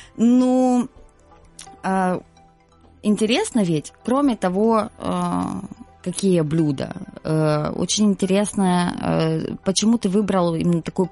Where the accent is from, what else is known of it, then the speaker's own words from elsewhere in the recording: Ukraine; я родом не из Крыма, а из другого региона Украины.